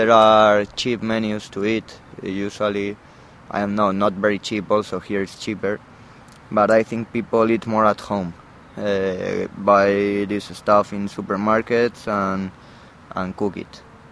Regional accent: Madrid, Community of Madrid, Spain; English is a second language; now in Ljubljana, Slovenia; I'm an Erasmus student and I come from Madrid. I'm 21 years old and I study sociology.

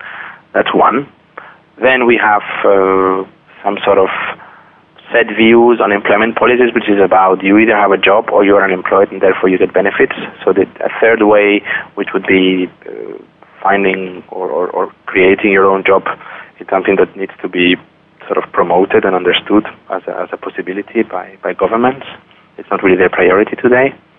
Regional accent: Spain; If you take, for example, my home country, Spain

